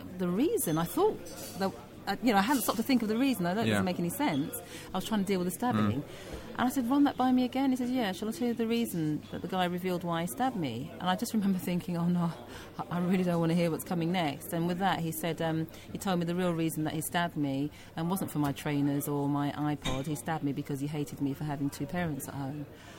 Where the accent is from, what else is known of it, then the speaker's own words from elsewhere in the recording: Peckham, London, United Kingdom; I'm originally from Peckham, but the area is in Southwark.